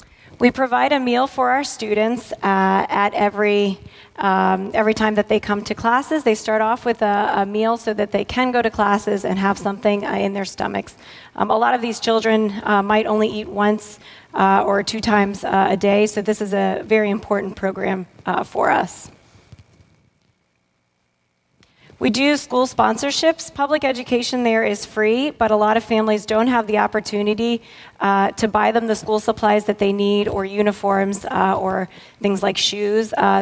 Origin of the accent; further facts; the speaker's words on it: Catonsville, Maryland, United States; moved away as an adult; now in Guatemala; I grew up in Catonsville, close to here, and graduated from Towson University.